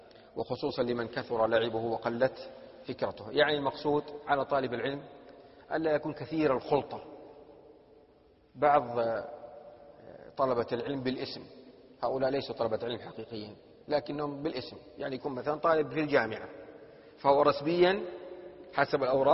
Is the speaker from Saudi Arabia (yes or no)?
yes; Saudi Arabia; مثل في لهجة العامة عندنا في السعودية يقولون: مع الخيل يا شقرة،